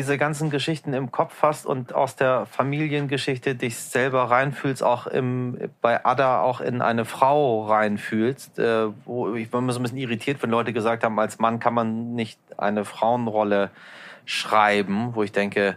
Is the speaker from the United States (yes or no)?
no; Iran; now in Germany; Also ich bin ja auch im Krieg im Iran groß geworden und dann auch rübergezogen.